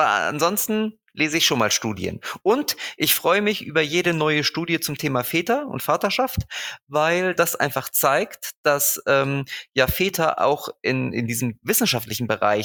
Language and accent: German; Hamburg, Germany; wir sind ja Hamburger und in Hamburg gibt es immer noch Maiferien.